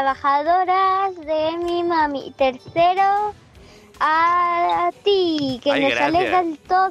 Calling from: Vinaròs, Valencian Community, Spain; de Vinaroz.

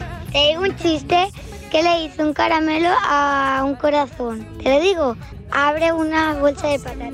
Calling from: Vinaròs, Valencian Community, Spain; de Vinaroz.

